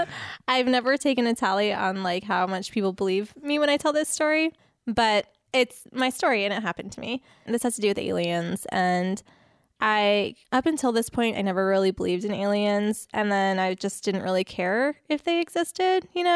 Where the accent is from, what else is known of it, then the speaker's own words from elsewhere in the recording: Phoenix, Arizona, United States; I grew up in Phoenix.